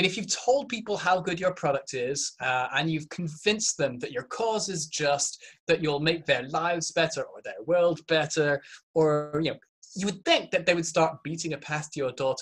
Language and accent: English; Canada; also born or lived in Manchester, United Kingdom; No, I am. I was born in Manchester. I lived there till I was a preteen. It's just confusing because then I grew up in Canada and I have a German name.